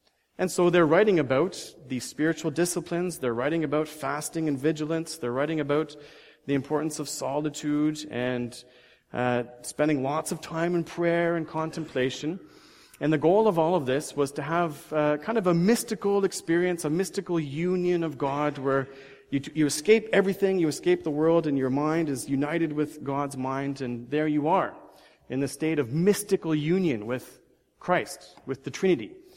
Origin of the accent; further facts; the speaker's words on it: Cochabamba, Bolivia; one of my earliest memories is when I was sitting on the front steps of our house in Cochabamba, Bolivia. I was born in South America.